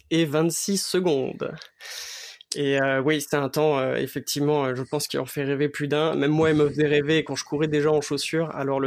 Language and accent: French; Grand Est, France; now in Rennes, France; effectivement, c'est plutôt consonance germanique. Donc moi, je viens de Lorraine, ma famille vient de Lorraine. J'ai fait mes études à Strasbourg, j'ai travaillé à Paris et maintenant j'habite en Bretagne, à côté de Rennes.